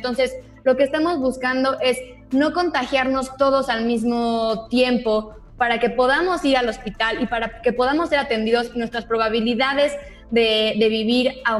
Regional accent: Mexico

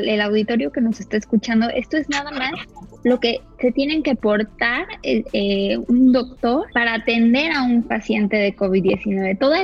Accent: Mexico; los hábitos alimenticios que tenemos como mexicanos.

